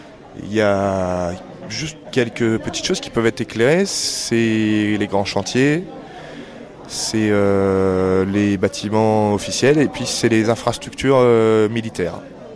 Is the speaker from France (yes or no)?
yes; France; je suis français